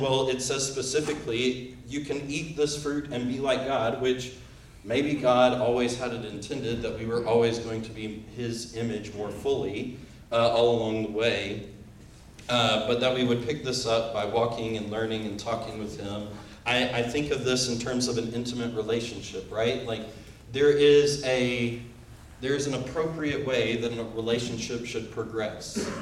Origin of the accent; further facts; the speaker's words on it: the South, United States; You know, I'm from the South, just like a lot of people here.